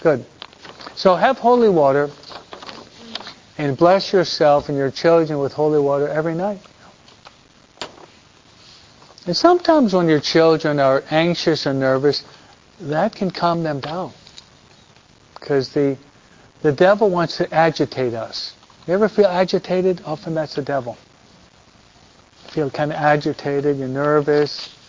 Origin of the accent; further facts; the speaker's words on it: Detroit, Michigan, United States; born there; I was baptized in Detroit, Michigan. I was born in Michigan. Detroit, no?